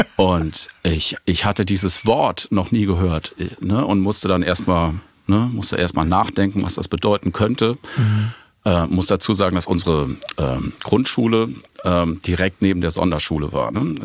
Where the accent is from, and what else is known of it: Schifferstadt, Rhineland-Palatinate, Germany; born or raised there